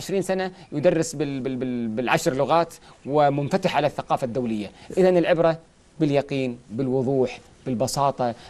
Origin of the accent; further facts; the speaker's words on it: Kuwait; صار رئيس قسم الفلسفة عندنا في الكويت في فترة